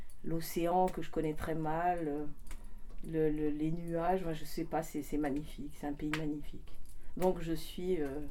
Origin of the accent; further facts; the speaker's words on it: Paris, Île-de-France, France; now in Audierne, France; Je suis née à Paris, je suis vraiment une fille de Paris, mais mes parents étaient orientaux. Ma mère était gréco-égyptienne, ma grand-mère était grecque. Et mes deux parents sont nés au Caire.